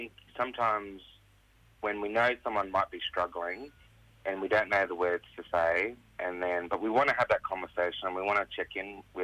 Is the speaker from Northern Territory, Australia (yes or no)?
yes; Northern Territory, Australia; now in Darwin, Australia; Pitjantjatjara Yankunjatjara Puram. I'm from Central Australia originally, and now I'm on Larrakia Country in Darwin.